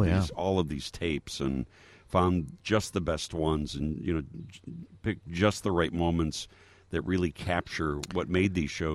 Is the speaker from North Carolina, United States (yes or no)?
no; Chicago, Illinois, United States; But we go back and look at these shows that are so much a part of, growing up in Chicago.